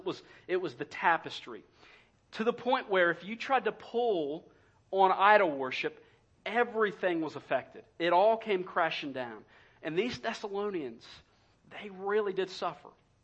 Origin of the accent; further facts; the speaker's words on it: United States; Now, I personally, guys, as an American, I hate pain.